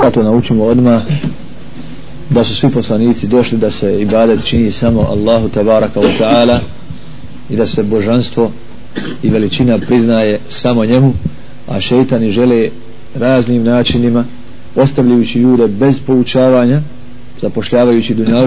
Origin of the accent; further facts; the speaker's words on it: Bosnia & Herzegovina; I kod nas u Bosni nije se od toga čisto.